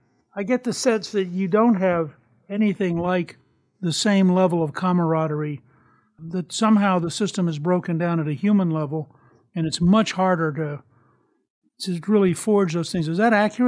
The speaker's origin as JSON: {"language": "English", "region": "Texas", "country": "United States", "said": "and I thought as a Texan and a personal friend of Bill's, that you'd really like it."}